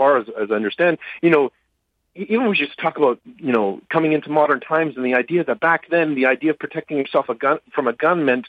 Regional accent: Canada; moved away as an adult; now in United States; As a Canadian, I've been struggling with this question for so long. I've been in the United States for about 10 years.

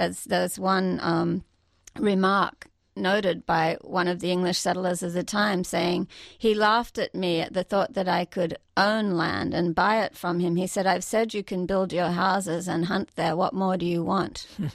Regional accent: Australia; in Australia we grew up very well aware of the dreadful dispossession of the Australian Aborigines

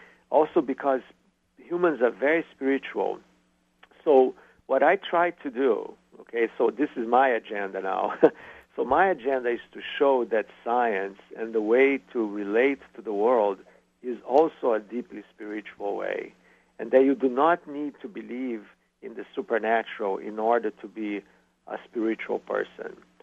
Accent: Brazil; I grew up in Brazil where the Catholic Church is very strong

